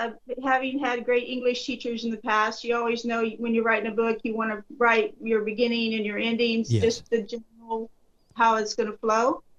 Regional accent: Joplin, Missouri, United States; Well, me and my brother would run around and play in parks, and there was Show Creek. We'd swim in Show Creek, fish, basically rode our bikes and just had fun during the summer.

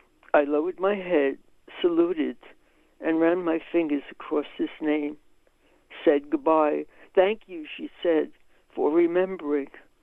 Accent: United States; even though I didn't lose a child, I'm an American, and I could feel for them.

